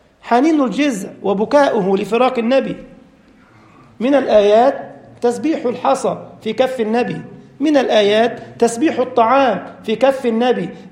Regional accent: Egypt; أنا أعرف قصة عندنا في مصر يحفظ القرآن عن ظهر قلب

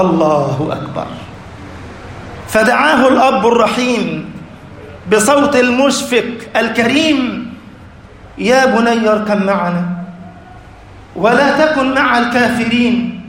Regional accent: Egypt; يا ربنا اجعل بلدنا مصر أمنا أمانا

